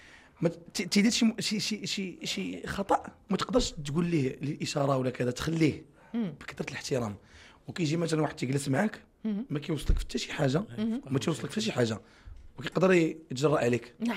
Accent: Casablanca, Casablanca-Settat, Morocco; تربيت معاهم في الدار البيضاء

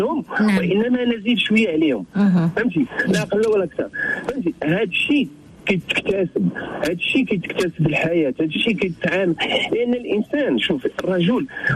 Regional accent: Morocco; احنا تربينا كمغاربة

